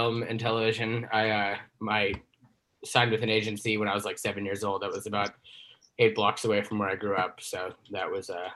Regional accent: Texas, United States; I'm from Texas.

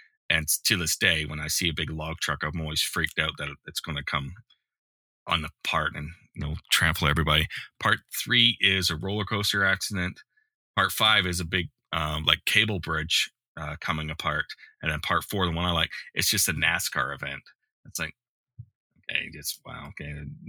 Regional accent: Victoria, British Columbia, Canada; The first Final Destination was filmed in my hometown of Victoria and for a good part.

